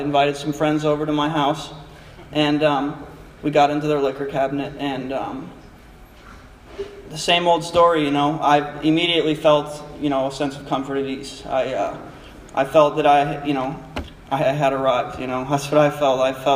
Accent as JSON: {"language": "English", "region": "Washington", "country": "United States", "tie": "born or raised there", "also_born_or_lived": "Minnesota / New York", "said": "I was born in Washington State, moved across the country to Minnesota, and then New York, and then back to Washington."}